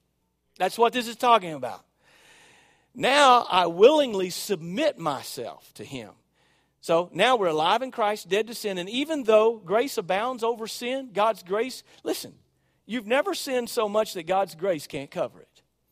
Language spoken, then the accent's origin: English; Arkansas, United States; Can you tell I'm from Arkansas?